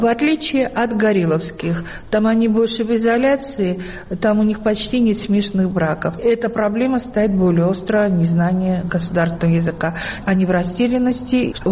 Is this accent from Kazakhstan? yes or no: no; Tbilisi, Georgia